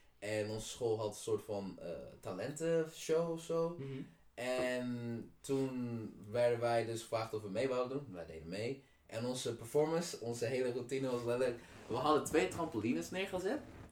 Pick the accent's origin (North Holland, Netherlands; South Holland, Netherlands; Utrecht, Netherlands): Utrecht, Netherlands; Soest; also born or lived in Amersfoort; de eerste 7 jaar van mijn leven was in Soest. Ik ben geboren in Amersfoort, maar ik was 7